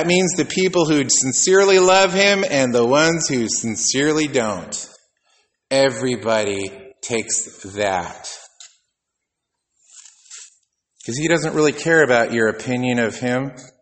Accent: United States; Trust me, I am an American, and I do not like falling down before anything

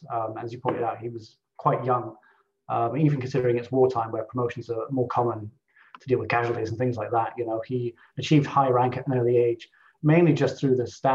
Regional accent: Scotland, United Kingdom; which, you know, as a Scot, it's fine, you know, it's cool.

